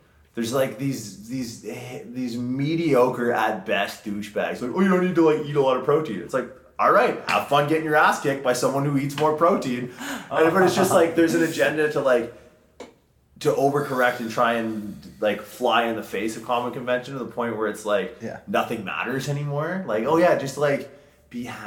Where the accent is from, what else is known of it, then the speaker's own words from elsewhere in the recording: St. John's, Newfoundland and Labrador, Canada; so I'm from Newfoundland originally. That's where, like, all my family's from. St. John's, Newfoundland.